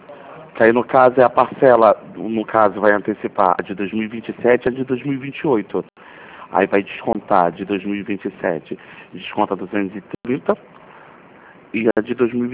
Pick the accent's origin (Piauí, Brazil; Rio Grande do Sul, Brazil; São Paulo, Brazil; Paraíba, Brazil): Paraíba, Brazil; now in Rio de Janeiro, Brazil; Não, sou da Paraíba. Mas eu sou daqui do Rio, falo aqui do Rio, de Madureira.